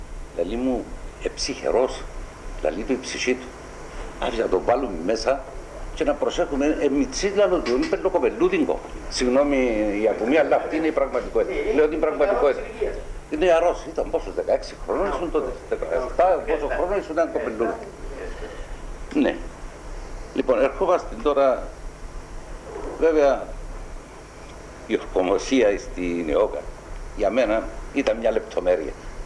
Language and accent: Greek; Tersefanou, Larnaca District, Cyprus; 1929, στο χωριό Τερσεφάνο της επαρχίας Λάρνακας. Από ηλικίας 11 χρόνων κατοικώ στη Λάρνακα.